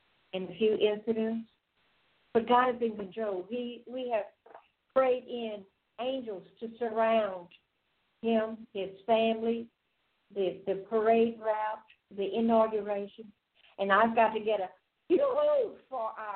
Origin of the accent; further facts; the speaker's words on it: Louisiana, United States; And I was raised in a southern Louisiana cattle farm. I'm an old farm girl.